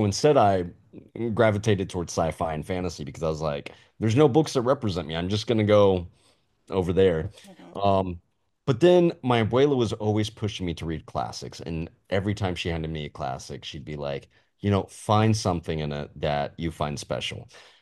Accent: Texas, United States; I'm from Texas, so it's, I mean, it hits all the right places for me.

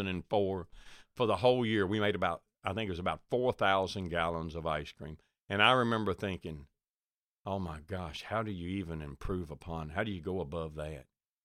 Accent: Bowling Green, Kentucky, United States; I'm from Bowling Green, Kentucky. And without my cows, none of you all have a job.

